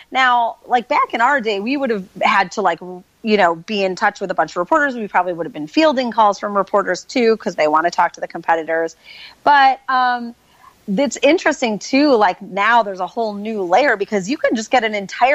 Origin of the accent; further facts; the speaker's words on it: Chicago, Illinois, United States; I didn't even know what it was because I grew up in Chicago and I didn't grow up with it.